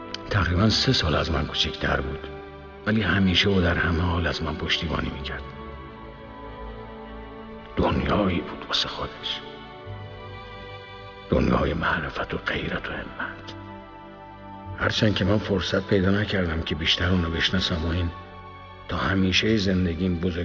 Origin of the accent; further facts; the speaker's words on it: Hamadan, Iran; born there; توی روستای گیج و گم روی نقشه با جمعیتی کم و کمتر در اطراف همدان به دنیا آمدم.